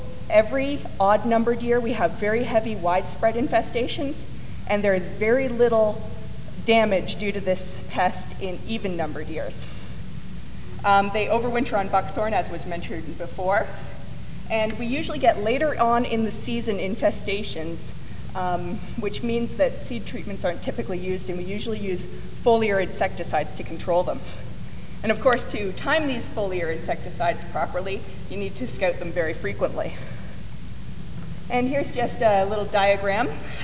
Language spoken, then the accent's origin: English; Ontario, Canada; because we're from Ontario